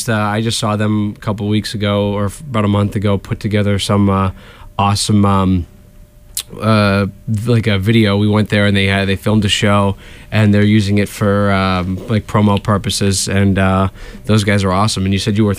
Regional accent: Tyngsborough, Massachusetts, United States; and then we got three guys from Tingsboro, Massachusetts, and it's just funny because I grew up in Tingsboro

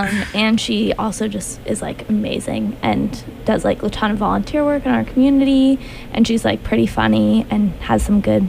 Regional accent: New Jersey, United States; now in Denver, United States; I actually grew up in New Jersey.

